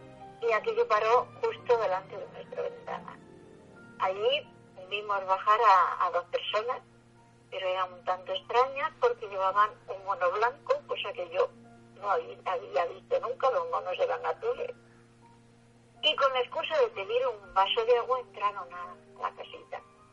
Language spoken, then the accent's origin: Spanish; Jumilla, Region of Murcia, Spain; yo nací aquí en Jumilla, en la provincia de Murcia